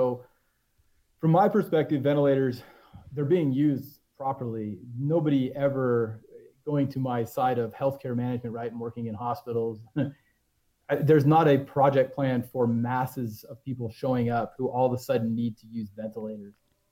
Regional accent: Washington, United States; I grew up in Central Washington, right? In Washington State, people would tell you that that's a blue state.

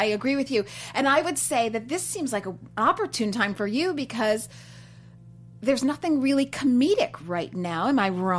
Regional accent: Chicago, Illinois, United States; Elizabeth, you're not Southern at all. I'm from Chicago.

